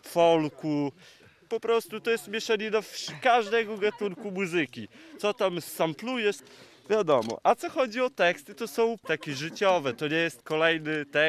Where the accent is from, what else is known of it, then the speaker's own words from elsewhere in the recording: Ełk, Warmian-Masurian Voivodeship, Poland; Jesteśmy z Ełku, działamy jakiś czas.